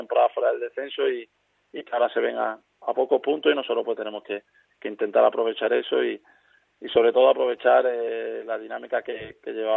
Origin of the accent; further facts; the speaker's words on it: Málaga, Andalusia, Spain; poder volver al equipo de mi ciudad, allí a mi tierra